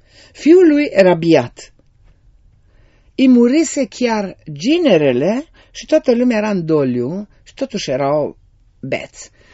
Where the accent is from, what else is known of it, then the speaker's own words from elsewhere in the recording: Cisnădie, Sibiu County, Romania; Eu vin din Adial, cum am spus, din Cisnădie